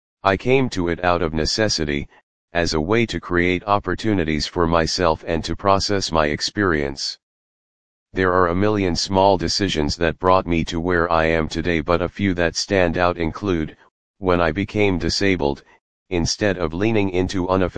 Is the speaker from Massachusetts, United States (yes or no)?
yes; Massachusetts, United States; now in Chicago, United States; I am a Chicago-based actor, singer, dancer, and writer. I am originally from Massachusetts